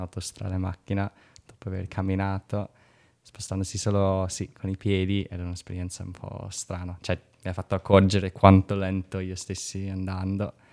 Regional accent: United States; Italian is a second language; now in Trento, Italy; Io vengo dagli Stati Uniti e sono in Italia da 3 anni adesso e a Trento solo da settembre.

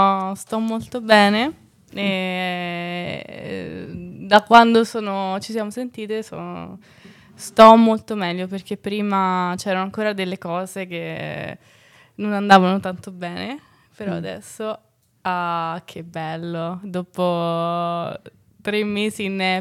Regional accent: Rome, Lazio, Italy; anche se sono di Roma, ma Garbatella è tanto paese, è sempre stato tanto paese, adesso è cambiata, invece sta cambiando

